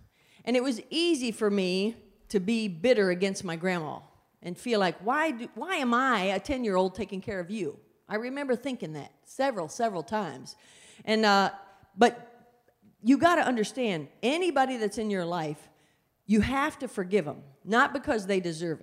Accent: West Virginia, United States; I grew up in a very troubled home. I'm from West Virginia.

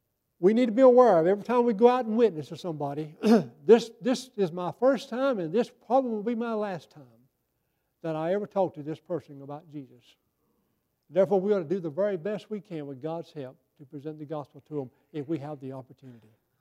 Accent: the South, United States; I'm a Southerner.

